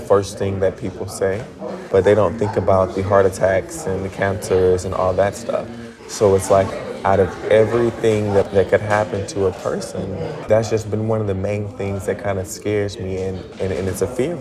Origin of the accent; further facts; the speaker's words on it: Louisiana, United States; now in Nashville, United States; I'm originally from Louisiana, but now I work in Nashville, Tennessee. I've been there for about 6 months now